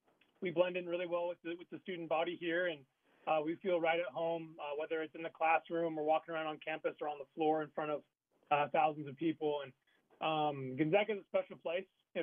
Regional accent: Seattle, Washington, United States; I'm from Seattle. I'm a Seattle kid.

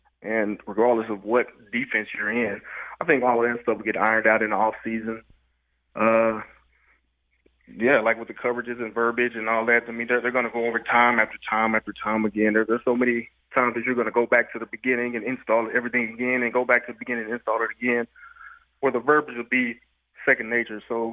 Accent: Canada; now in United States; I came from Canada before then

